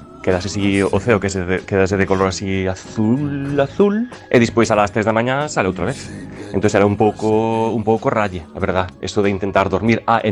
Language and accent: Galician; Chantada, Galicia, Spain; moved away as an adult; now in Oslo, Norway; Pois eu son de Chantada, en Lugo. E viñen a Oslo pois cunha beca